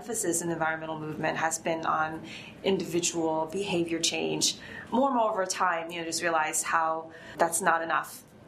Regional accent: Shanghai, China; moved away; a child in China, I lived in an environment where there was a lot of pollution and really not much nature. I'm from Shanghai, which is very urban, and I really thought that was the entire world.

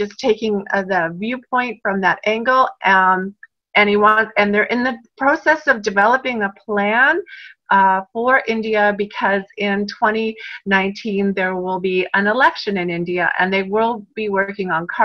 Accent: Canada; because I'm Canadian, I'll say parliament

